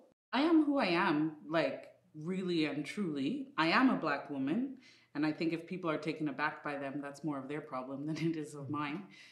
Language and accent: English; Canada; born there; especially being a Canadian born, I've always had my feet kind of in two different cultures, but always on the same ground, and that always has been on Canadian ground.